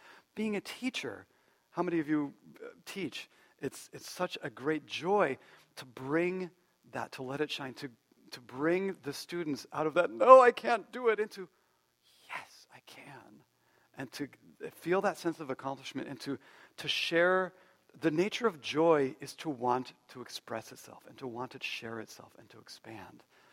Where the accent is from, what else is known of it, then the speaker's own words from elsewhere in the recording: Bethel Park, Pennsylvania, United States; I had one of those coaches growing up in Bethel Park, which Shanti and I both have this connection with Bethel Park, Pennsylvania